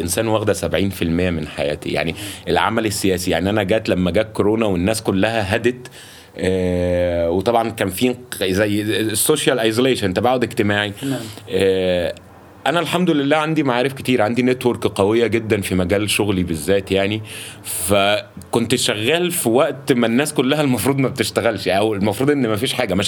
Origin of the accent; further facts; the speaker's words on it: Alexandria, Alexandria Governorate, Egypt; انا اسكندراني، بمثل اسكندريه جدا